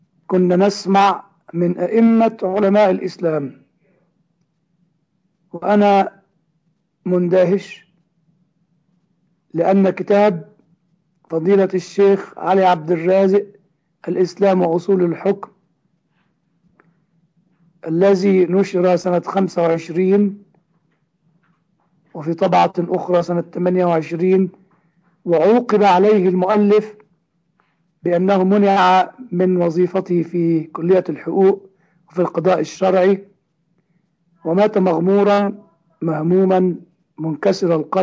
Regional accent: Egypt; ولكنني كمصري أعيش في المهجر أو بالدقة أعيش في المنفى بعد أن طردت من الكنيسة القبطية

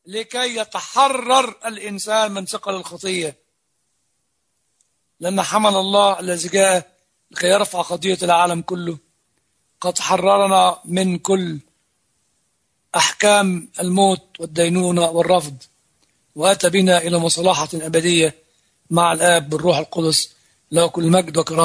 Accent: Upper Egypt, Egypt; وعند الكبار عندنا في الصعيد لما يكون في فرح وكل واحد يسحب البندقية ويضرب له طلقتين في الهواء

